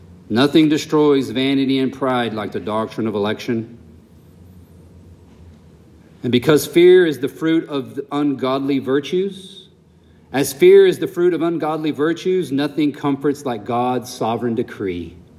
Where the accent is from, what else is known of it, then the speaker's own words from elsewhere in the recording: the South, United States; I love that I can because I'm from the South and we do it all the time.